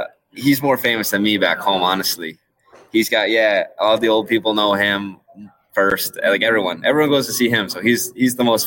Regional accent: Port Williams, Nova Scotia, Canada; I'm Port Williams, so I'm in Kentville, a nice place, but I do like to say I'm from Port Williams.

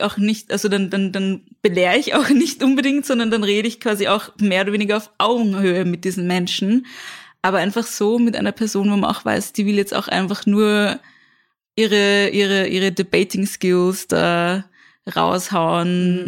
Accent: Vienna, Austria; ich komme aus dem 17. Bezirk.

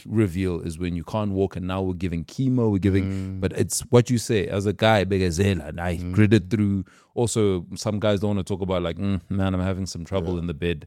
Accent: KwaZulu-Natal, South Africa; I come from the South Coast.

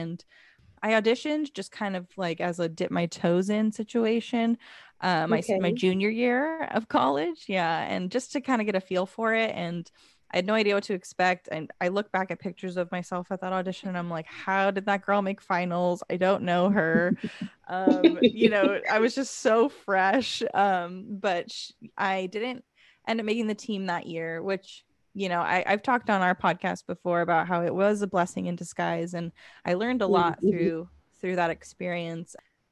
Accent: California, United States; I grew up in Los Angeles County, the South Bay.

